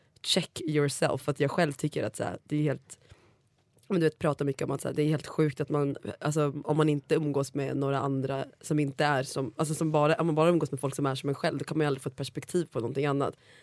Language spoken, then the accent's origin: Swedish; Östersund, Jämtland County, Sweden; Eftersom att jag kommer från Östersund